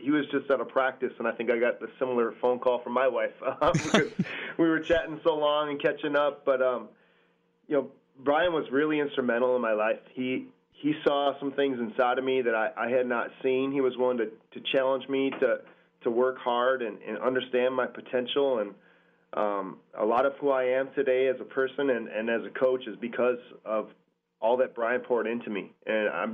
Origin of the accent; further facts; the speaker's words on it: Cedarburg, Wisconsin, United States; also born or lived in Milwaukee; Yeah, so I'm born in Milwaukee, and we moved up to Cedarburg when I was a little kid, about 7 years old, and that's where I went.